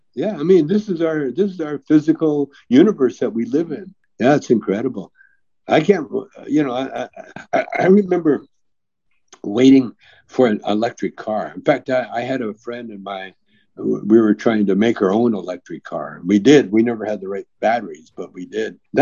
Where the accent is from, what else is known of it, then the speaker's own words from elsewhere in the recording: Calgary, Alberta, Canada; I grew up in Calgary in the foothills out in the country there.